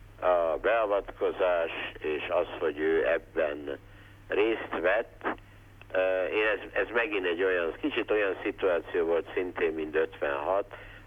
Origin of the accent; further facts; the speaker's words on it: Hungary; talán azért, mert nem cseh vagyok, hanem magyar.